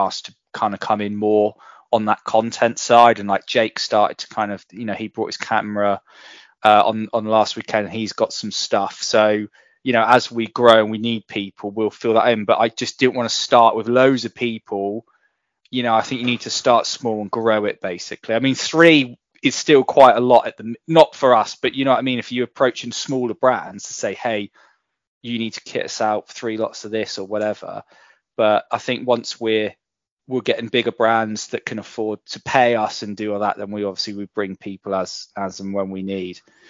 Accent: Looe, South West England, United Kingdom; Well, I grew up in Cornwall. So I grew up in Cornwall on the sea, in a town called Loo.

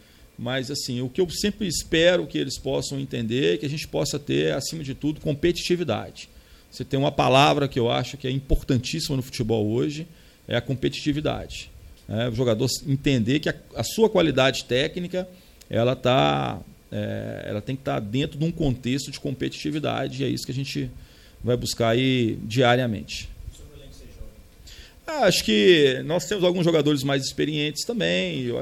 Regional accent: Belo Horizonte, Minas Gerais, Brazil; eu sou de BH

